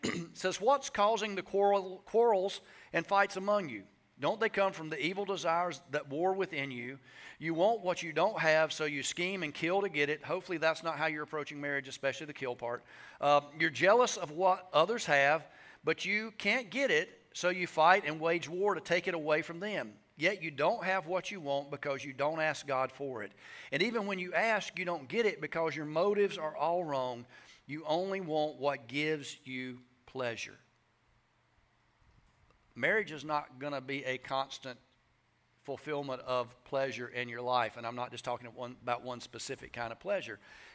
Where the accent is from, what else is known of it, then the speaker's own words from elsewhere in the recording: the South, United States; accent: southern; some of you that pick on my southern accent